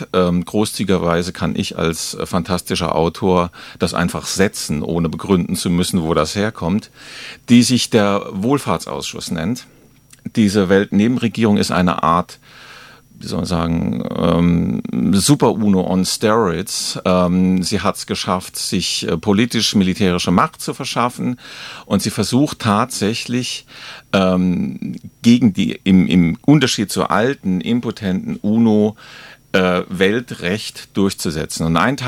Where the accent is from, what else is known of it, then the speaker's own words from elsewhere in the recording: Saarland, Germany; moved away as an adult; also born or lived in Tübingen; Ich stamme ursprünglich aus dem Saarland, bin zum Studium nach Tübingen gekommen und habe dort dann 35 Jahre verbracht. Letztes Jahr bin ich umgezogen in eine andere kleine Stadt in der Umgebung von Stuttgart.